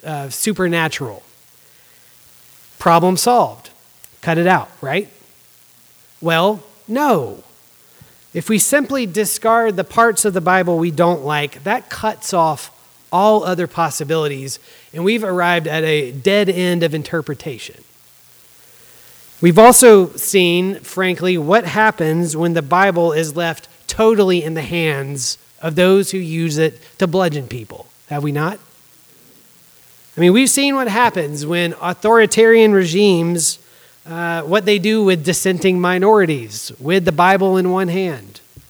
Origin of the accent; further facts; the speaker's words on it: Virginia, United States; now in Arizona, United States; Now, I came here from Virginia, and so this is heresy back there, but I'm in Arizona